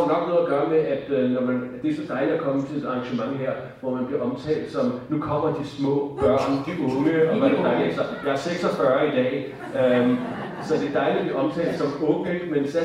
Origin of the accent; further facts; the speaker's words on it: Bagsværd, Capital Region of Denmark, Denmark; Jeg voksede op i Bagsvær, og var altid meget bevidst, i hvert fald fra en meget tidlig tid, at jeg var jøde.